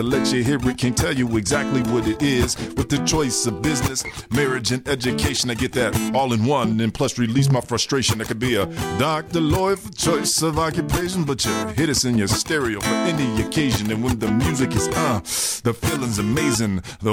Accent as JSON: {"language": "English", "town": "Madison", "region": "Wisconsin", "country": "United States", "tie": "born or raised there", "said": "But it was hard not to be influenced by Jimmy growing up in Madison. You know, like, you know, the rock scene here was really strong when I was growing up."}